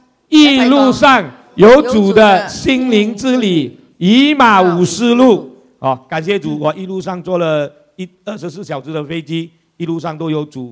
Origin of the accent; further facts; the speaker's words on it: Fujian, China; Cantonese is a second language; 我系福建人嚟嘅，所以我讲普通话冇咁标准，对唔住。